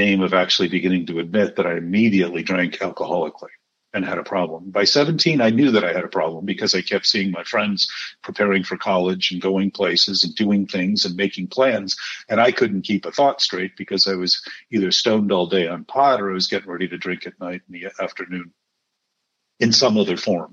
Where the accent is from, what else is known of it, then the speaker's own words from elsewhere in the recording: Michigan, United States; I remember growing up in Michigan, people had bars in the basements